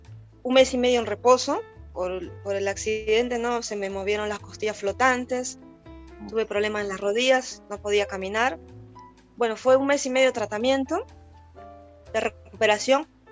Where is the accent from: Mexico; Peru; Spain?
Peru; moved away; qué mejor motivo de ir a pasar Navidad y quedarme unos 2-3 meses en mi país, conocer mi tierra. Y fue así que a los 22 años, por primera vez conozco mi país.